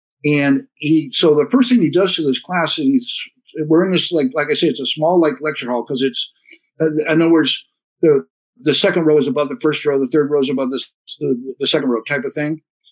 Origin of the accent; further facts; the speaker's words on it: California, United States; I'm in fifth grade at the time. I grew up in East Bay. I'm born in Oakland. I grew up in East Bay.